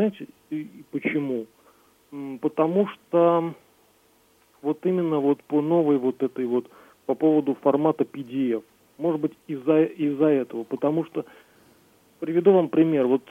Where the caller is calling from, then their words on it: Elektrostal, Moscow Oblast, Russia; Я Электростали, из Электростали.